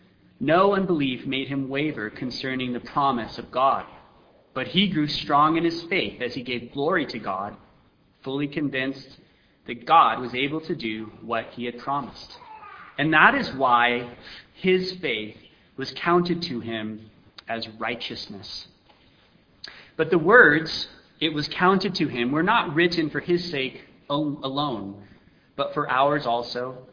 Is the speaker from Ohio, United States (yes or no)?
no; Los Angeles, California, United States; It's not Flint, Michigan. I came from Los Angeles directly.